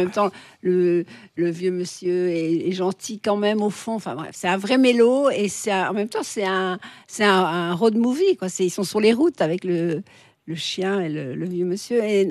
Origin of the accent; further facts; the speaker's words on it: Morocco; born there; parce que je suis née au Maroc et je ne sais pas pourquoi je n'allais pas à l'école.